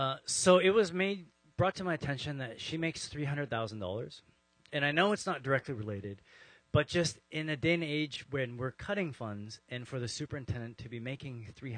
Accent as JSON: {"language": "English", "town": "Toronto", "region": "Ontario", "country": "Canada", "said": "I'm from Toronto"}